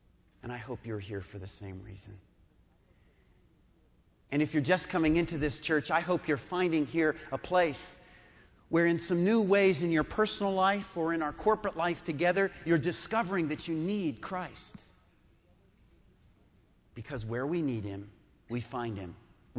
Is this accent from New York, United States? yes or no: yes; New York, United States; I was from the New York area, and that we had spent all of our lives, childhood, teenage years, and adult lives so far on the East Coast